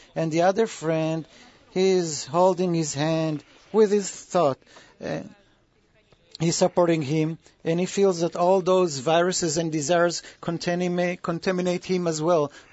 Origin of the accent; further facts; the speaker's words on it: Moscow, Russia; I'm from Moscow.